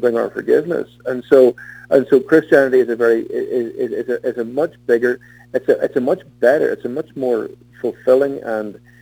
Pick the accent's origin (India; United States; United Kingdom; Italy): United Kingdom; Belfast, Northern Ireland; C.S. Lewis, of course, is from my hometown, which is Belfast. He was a good Irishman.